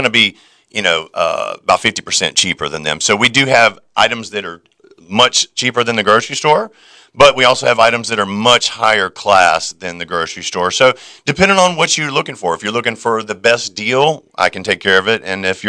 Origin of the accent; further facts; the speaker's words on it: Wilmington, North Carolina, United States; Yeah, I grew up here in Wilmington since 1984.